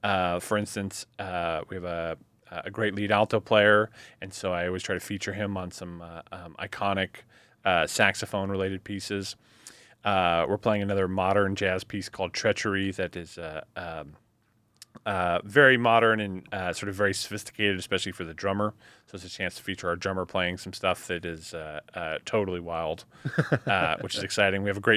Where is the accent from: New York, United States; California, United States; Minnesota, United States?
California, United States; Monterey; some of the songs that have been collected and are part of this library all have connections to my hometown of Monterey, California.